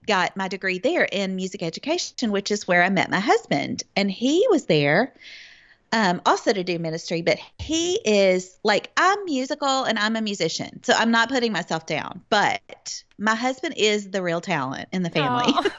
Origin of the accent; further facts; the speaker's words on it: Memphis, Tennessee, United States; But I grew up in the Memphis area in a Christian family. I went to church from, you know, the day my parents brought me home from the hospital.